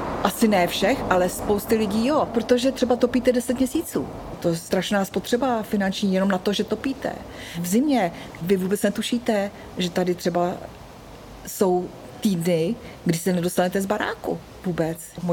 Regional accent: Jirkov, Ústí nad Labem Region, Czechia; pocházím původně z Podkrušnohoří, z městečka Jirkov.

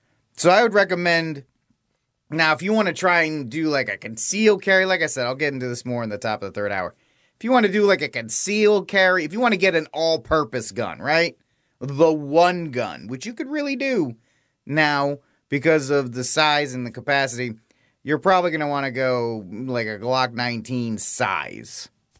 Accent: Rhode Island, United States; accent: Rhode Island; You don't hear my accent, my Rhode Island accent, when I'm outside the state of Rhode Island. But when I'm around my people... When I'm around my people, it comes back, and it's pretty hardcore, either way.

